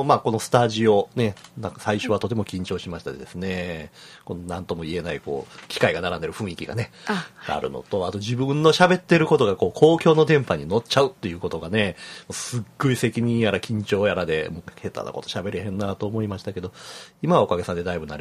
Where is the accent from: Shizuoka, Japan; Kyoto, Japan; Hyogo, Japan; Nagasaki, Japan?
Kyoto, Japan; 生まれも育ちも京都上京でございまして、昭和45年の生まれになりますから今年で47歳という形になります。